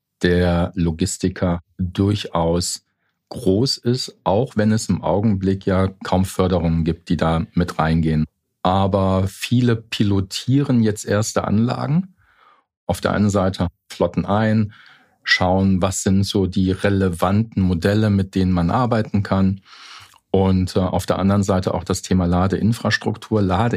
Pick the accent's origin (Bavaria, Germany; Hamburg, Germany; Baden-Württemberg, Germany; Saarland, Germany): Saarland, Germany; Ich komme ja aus dem Saarland.